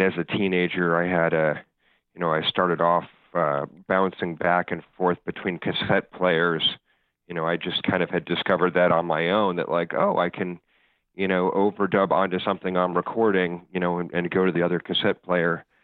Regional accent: Chicago, Illinois, United States; I grew up in Chicago, when I'd gotten out of high school, I tried to get an internship, a summer internship at any of the recording studios there.

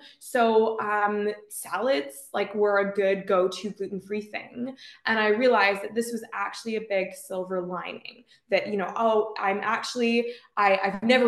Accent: Canada; now in United Kingdom; So I'm 26 and I'm from Canada, but I'm currently living in the UK where I'm doing my PhD in biomedical engineering.

